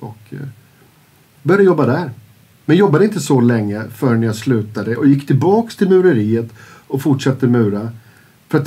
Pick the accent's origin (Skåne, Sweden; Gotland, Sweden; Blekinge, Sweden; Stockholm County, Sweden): Stockholm County, Sweden; Järna; jag växte upp i Järna och jag började snart skolan på Enegärdet.